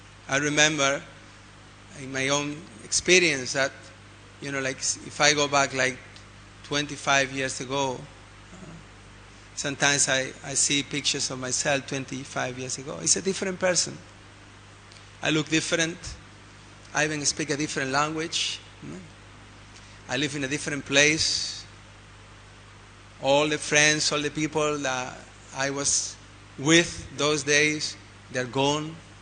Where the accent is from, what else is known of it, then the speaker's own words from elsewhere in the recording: Andalusia, Spain; You know, I'm from South Spain, you know.